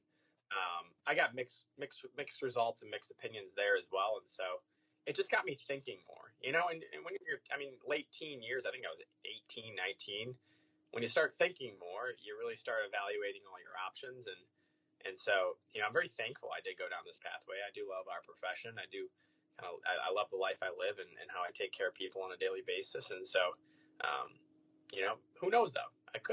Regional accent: Novi, Michigan, United States; I am born and raised in Metro Detroit, so Novi, Michigan, kind of northeast of Ann Arbor, and about due west of Detroit.

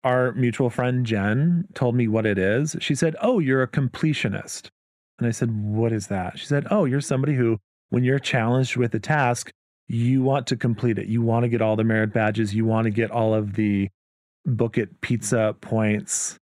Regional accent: Oakdale, Minnesota, United States; So I grew up in Oakdale. As we mentioned, this is the town where Derek Chauvin lived until about 2 years ago. But yeah, very run-of-the-mill, mostly white suburb of St. Paul, Minnesota.

